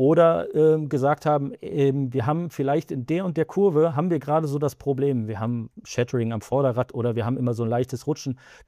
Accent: North Rhine-Westphalia, Germany; ich komme ursprünglich aus dem Münsterland, Niederrhein so die Gegend

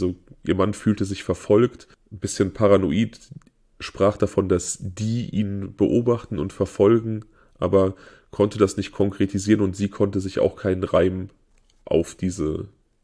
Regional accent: North Rhine-Westphalia, Germany; Daniel und ich, wir stammen beide so aus dem Umland von Siegen und ich komme eben aus einem, oder ich bin aufgewachsen in einem Dorf, das so am äußersten Zipfel Nordrhein-Westfalens liegt, an der Grenze zu Hessen und Rheinland-Pfalz

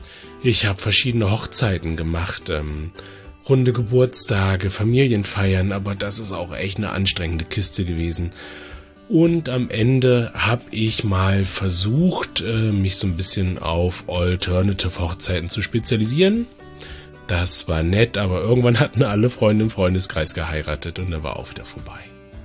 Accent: Bremen, Germany; also born or lived in Dresden / Hamburg; Ich habe Bremen ist im Grunde ja so meine Heimat. Ich habe auch in Dresden und Hamburg gelebt

